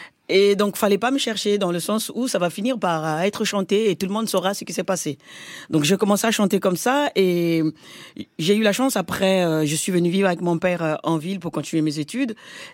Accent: Kimbédi, Pool, Republic of the Congo; moi, je viens d'un petit village où j'ai été élevée au Congo par ma grand-mère. Le village s'appelle Kitundu à Kimbedi.

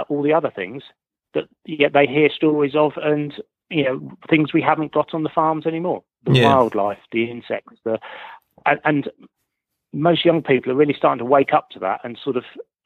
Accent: England, United Kingdom; me as an English farmer

